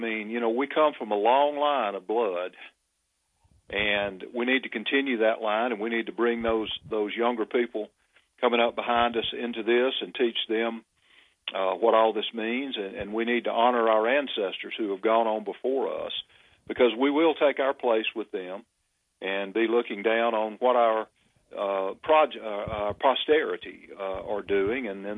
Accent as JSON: {"language": "English", "region": "Alabama", "country": "United States", "tie": "born or raised there", "said": "but I know here in my home state of Alabama that white people still constitute about 70 to 75% of the population"}